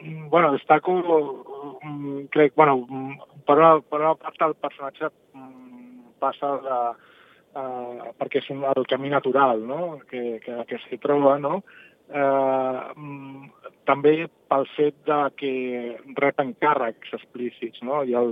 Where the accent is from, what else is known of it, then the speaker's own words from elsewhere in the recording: Vilosell, Catalonia, Spain; Totes aquestes vivències que des de tants anys del meu Vilosell, no?, i de tota la meva comarca, no?, Ajudes de Rigues